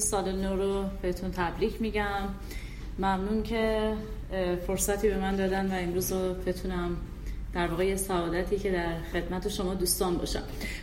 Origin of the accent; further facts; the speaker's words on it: Iran; به عنوان یک ایرانی برحال استرس و استراب و افسردگی جزء مسائل روزمره هستش